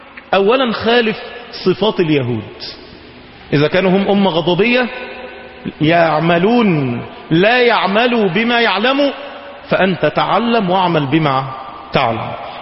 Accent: Egypt; اللهم أمننا في بلدنا مصر

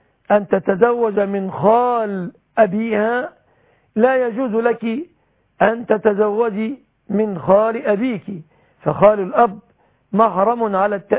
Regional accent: Egypt; بلادنا مصر

